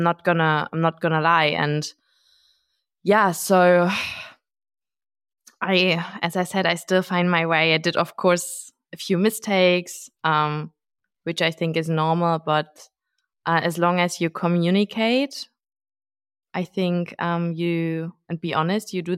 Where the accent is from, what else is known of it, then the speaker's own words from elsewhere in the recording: Berlin, Germany; English is a second language; I'm from Germany, as you can probably hear.